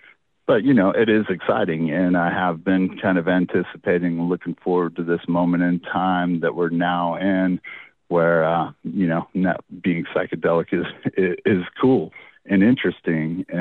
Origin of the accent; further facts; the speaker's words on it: Tennessee, United States; I grew up in Tennessee